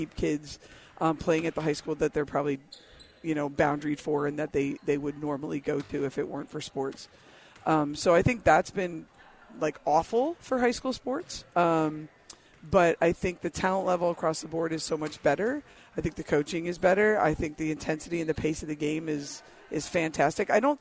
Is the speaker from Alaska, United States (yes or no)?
no; New York, United States; now in Arizona, United States; So it's so late to coming to Arizona because I'm from New York. And so we had a shot clock in high school.